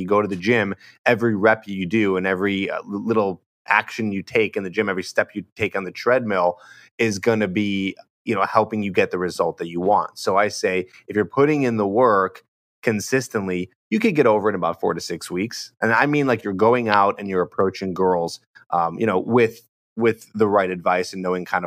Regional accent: Chicago, Illinois, United States; moved away as an adult; now in Los Angeles, United States; When I was in my early 20s and I moved to Los Angeles from Chicago, I didn't know anybody.

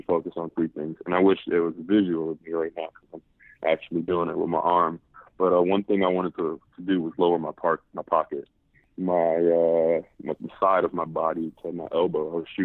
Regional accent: Harlem, New York, United States; So I attribute a lot of, you know, my ball handling just growing up in Harlem.

